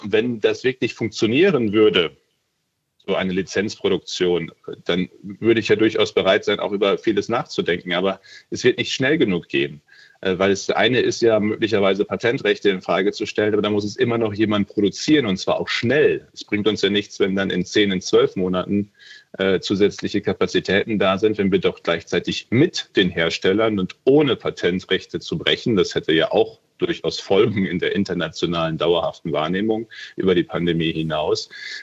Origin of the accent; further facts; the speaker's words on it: North Rhine-Westphalia, Germany; Um wieder meine Heimat, das Münsterland, zu nehmen.